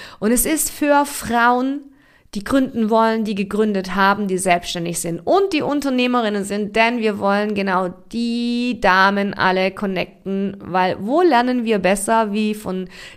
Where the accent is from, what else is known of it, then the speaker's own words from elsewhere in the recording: Heilbronn, Baden-Württemberg, Germany; Naja, ich weiß, Heilbronn ist jetzt nicht die Obermultikulti-Kulturstadt, dennoch ist es mein Heimatland. Und ich habe mir vorgenommen, mein allererstes Live-Event in meiner Heimatstadt zu machen.